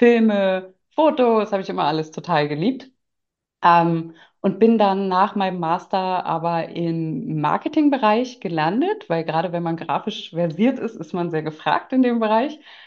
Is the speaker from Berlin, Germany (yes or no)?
yes; Berlin, Germany; Ich komme ursprünglich aus Berlin, lebe in Berlin, bin Mitte 30